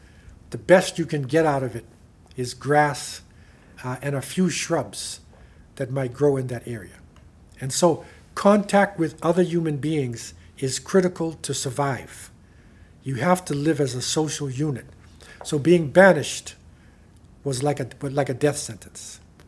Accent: United States; So Hun is so serious that I know in American English, and because I was raised in America, Hun is being used.

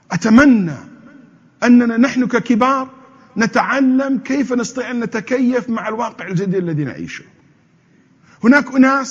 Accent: Houston, Texas, United States; I come from Houston, Texas. In our city, in the United States, where Houston is

